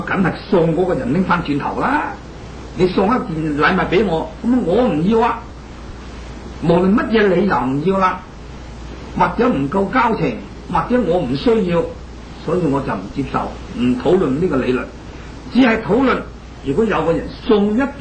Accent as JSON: {"language": "Cantonese", "country": "China", "said": "我哋中国人造字啊好聪明"}